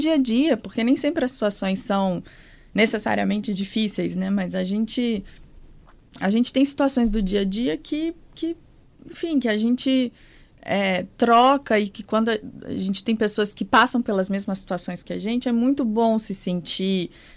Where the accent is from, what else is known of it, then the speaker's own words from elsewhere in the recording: Leopoldina, Minas Gerais, Brazil; moved away as an adult; eu começo por Leopoldina, que é onde eu nasci, que é uma cidade pequenininha do interior de Minas. Morei lá até os meus 18 anos e saí de Minas para estudar e enfim, para trabalhar.